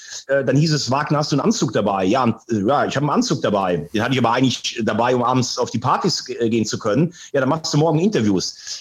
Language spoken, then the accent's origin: German; Rhineland-Palatinate, Germany; Grundsätzlich komme ich aus dieser Gegend. Ich bin am Laacher See geboren, also zwischen Mayen und Andernach. Grobe Richtung von Köln, 75 Kilometer südlich Richtung Koblenz.